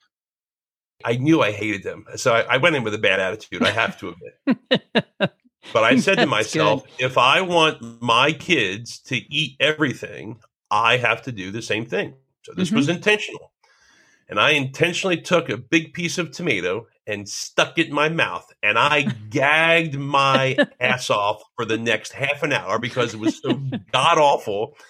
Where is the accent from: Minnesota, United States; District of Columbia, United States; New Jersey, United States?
New Jersey, United States; Now, I grew up in New Jersey. It's the Garden State. We had tomatoes in our garden.